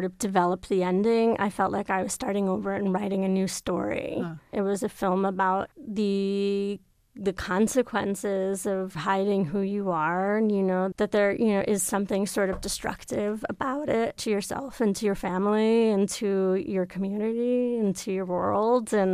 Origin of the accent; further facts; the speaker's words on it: New York, United States; because I'm from New York and New York is just constantly changing. And my neighborhood that I grew up in is just no longer the neighborhood that I grew up in.